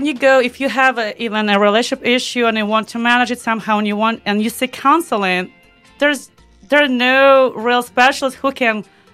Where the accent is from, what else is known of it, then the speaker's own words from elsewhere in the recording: Belarus; English is a second language; I grew up in Belarus. I'm a very traditionally oriented woman in that aspect